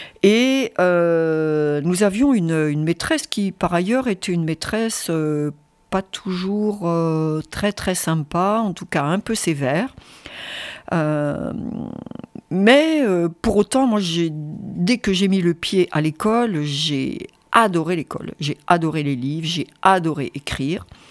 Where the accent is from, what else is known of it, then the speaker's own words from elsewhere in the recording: Normandy, France; moved away as an adult; je suis arrivée dans l'Ain il y a une grande trentaine d'années maintenant. Et je suis originaire de Normandie, du département de l'Orne.